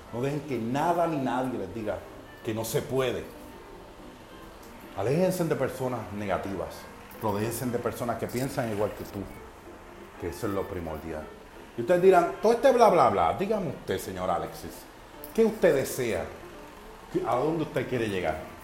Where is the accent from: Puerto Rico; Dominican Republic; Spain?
Puerto Rico; Guaynabo; soy de Puerto Rico, de Guaynabo